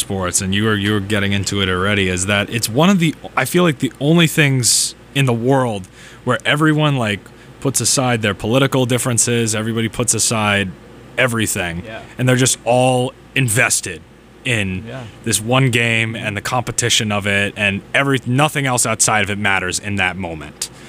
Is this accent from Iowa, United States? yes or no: no; Boston, Massachusetts, United States; Yeah, and I can totally relate to, in my own way, growing up in Boston, relate to that.